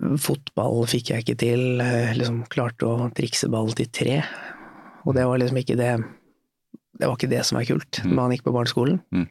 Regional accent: Oslo, Norway; jeg vokste opp rett i Markagrensa oppe ved Sognsvann, Nordberg

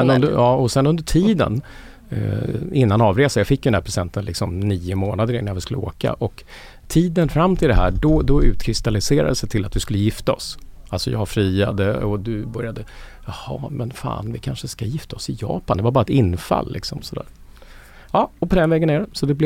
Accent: Solna, Stockholm County, Sweden; Solna, Råsunda.

